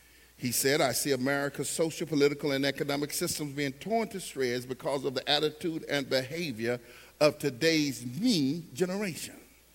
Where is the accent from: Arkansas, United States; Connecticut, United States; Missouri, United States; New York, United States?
Arkansas, United States; Pine Bluff; But I was from Pine Bluff. So by the time we moved to Pine Bluff